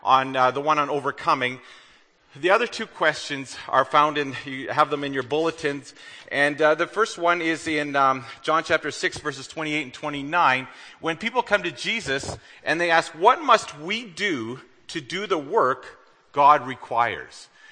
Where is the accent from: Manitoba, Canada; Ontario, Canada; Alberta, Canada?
Manitoba, Canada; I grew up in the Winkler-Plum Coulee area.